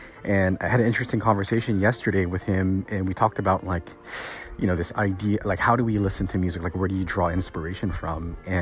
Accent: Guam; because I'm from Guam and that's kind of the shit that I grew up listening to.

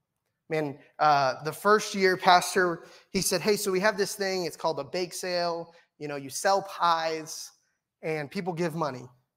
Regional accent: Cambodia; English is a second language; I'm from Cambodia. We don't have those there. No, we have toilets.

